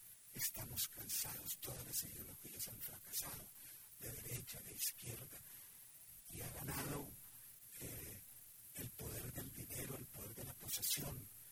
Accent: Líbano, Tolima, Colombia; Yo provengo de una familia de Líbano Tolima desplazada por la guerra del 50. … porque mi padre era beltanista, nací en el 50.

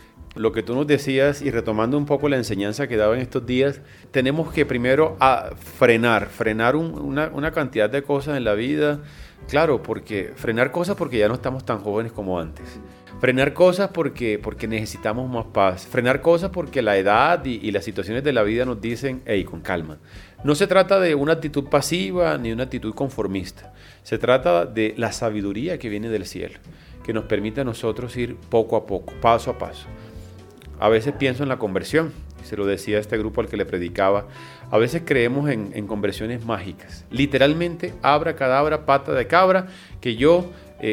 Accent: Colombia; Yo creo que es la posibilidad de unirnos como colombianos en torno, digamos, en un solo propósito

